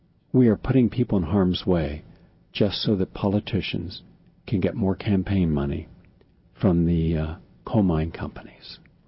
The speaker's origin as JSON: {"language": "English", "region": "West Virginia", "country": "United States", "tie": "born or raised there", "said": "Two Rural Areas of West Virginia, my home state, by the way, and I've been in all those counties"}